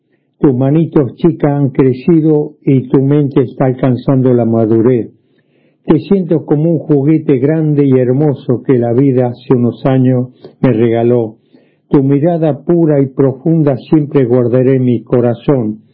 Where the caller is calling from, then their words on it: San Miguel, Buenos Aires Province, Argentina; de San Miguel.